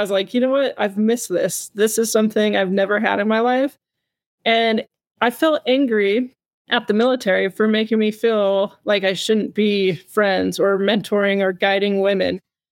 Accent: United States; me being a veteran as well, you know, I'm American

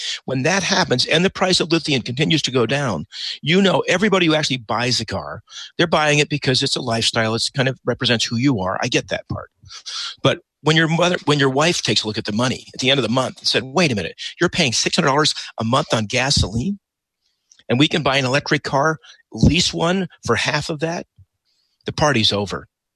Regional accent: Utah, United States; I grew up in Utah. Everybody had a pickup truck.

